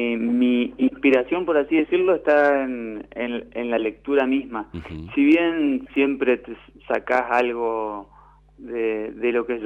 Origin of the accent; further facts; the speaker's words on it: Resistencia, Chaco, Argentina; soy nacido y criado en Resistencia, que Resistencia es el colmo de la urbanidad, que es una ciudad pequeña pero con mucha gente.